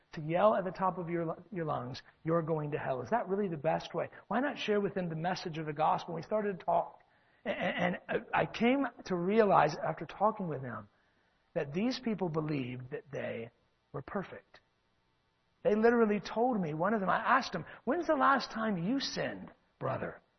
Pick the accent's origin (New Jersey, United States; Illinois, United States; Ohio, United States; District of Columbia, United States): Ohio, United States; Circleville; I remember many years ago, my hometown of Circleville, Ohio, I was walking the streets during this big festival we had called the Circleville Pumpkin Show.